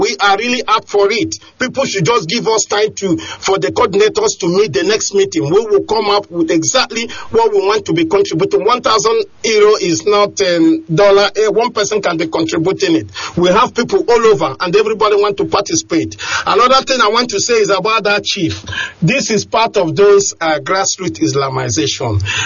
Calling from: Kassel, Hesse, Germany; Please, I'm calling from Kassel, Germany.

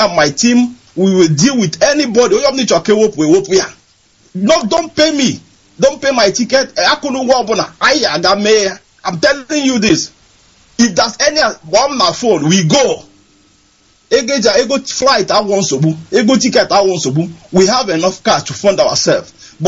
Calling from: Ontario, Canada; Okay, I'm calling from Ontario, Canada.

